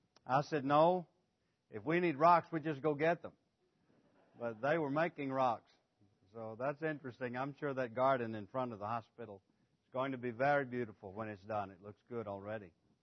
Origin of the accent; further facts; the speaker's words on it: Gould, Arkansas, United States; Growing up in Gould, we had our fair share of country music also